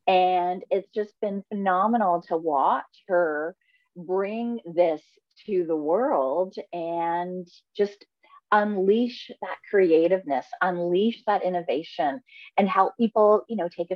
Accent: Guelph, Ontario, Canada; I grew up just outside of Toronto in a city called Guelph

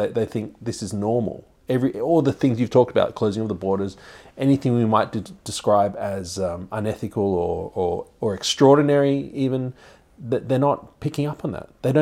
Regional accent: Australia; I grew up in Australia

